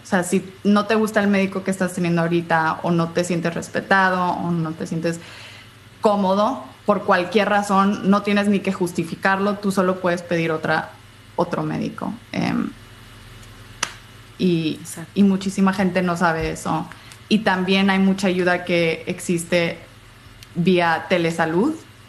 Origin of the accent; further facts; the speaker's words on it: United States; porque soy estadounidense, porque tengo el color de piel que tengo, porque hablo y domino el idioma